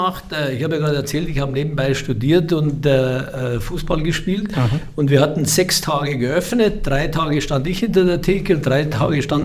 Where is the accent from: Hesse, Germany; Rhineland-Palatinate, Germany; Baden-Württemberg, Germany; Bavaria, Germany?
Bavaria, Germany; Bei uns in Niederbayern